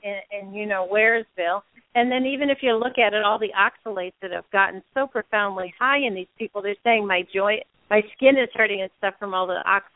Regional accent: Northeast, United States; I grew up in the Northeast in the 50s and 60s, and our diet was all from local, you know, being in the mountains.

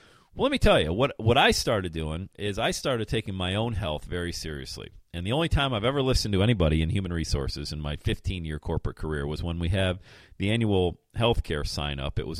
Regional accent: Bradford, Pennsylvania, United States; And then we moved to Bradford, Pennsylvania, my hometown where I have all these real estate rentals.

